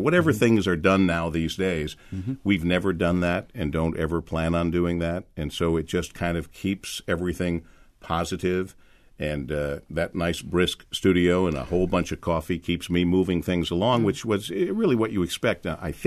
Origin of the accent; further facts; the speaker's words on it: Monroe, Michigan, United States; But I wanted to be back home at WJR. I wanted to be here growing up in Monroe, Michigan.